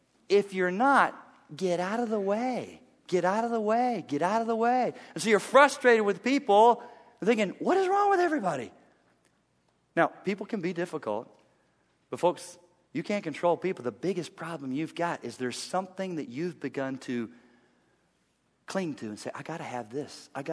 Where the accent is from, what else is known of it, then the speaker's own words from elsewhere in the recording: Chattanooga, Tennessee, United States; I was a little boy. I grew up in East Tennessee in Chattanooga. And I have a twin brother.